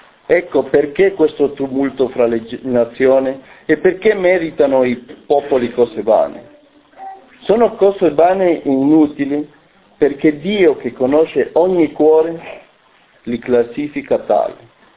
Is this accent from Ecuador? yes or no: yes; Ecuador; questo terremoto che è venuto nel mio paese, ovvero in Ecuador